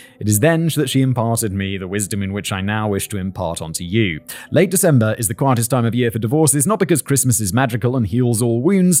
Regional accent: United Kingdom; As both a Brit and lawyer

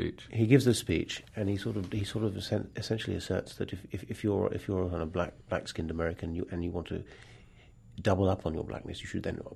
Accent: London, United Kingdom; now in New York, United States; I came from London, and I have to say that when I came to New York, I was rather taken aback when I came to New York by this sheer kind of sense of collaboration that existed here.

